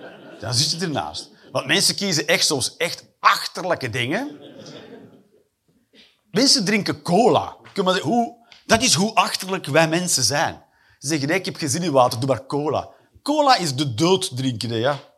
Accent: Netherlands; Ik kom uit Nederland, ik heb jaren in Nederland gewoond.

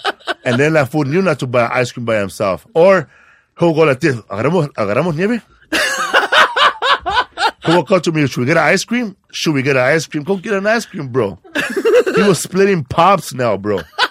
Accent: Adolfo Ruiz Cortines, Mexico; I looked up my hometown, bro, where I was born. It's Adolfo Ruiz Cortines, right?

